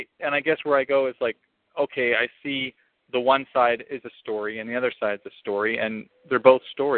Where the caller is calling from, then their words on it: Kansas City, Missouri, United States; I'm calling from Kansas City.